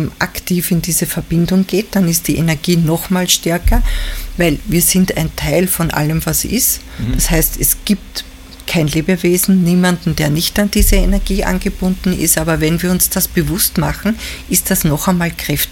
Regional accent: Greece; Als Grieche, ja.

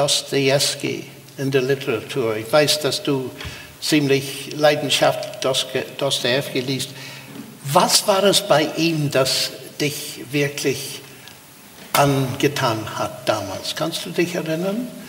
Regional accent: Armagh, Northern Ireland, United Kingdom; Ich erinnere mich, in meiner Heimatstadt Armagh gab es nicht vieles, aber es gab eine Sternwarte.

